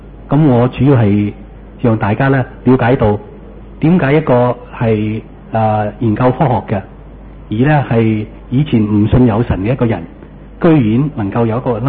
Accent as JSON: {"language": "Chinese", "country": "Hong Kong", "tie": "born or raised there", "moved": "yes", "said": "我在香港长大，所以今次来探亲我觉得有一个很温暖的感觉，回来香港。"}